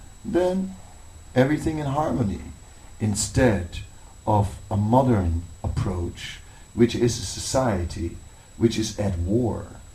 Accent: Netherlands; English is a second language; You know, I'm from Holland, you know, we have cows everywhere, right?

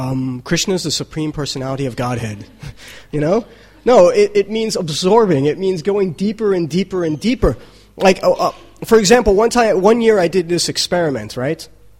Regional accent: Brooklyn, New York, United States; coming from a little kid growing up in New York City, in Brooklyn, you know, and seeing how I am now.

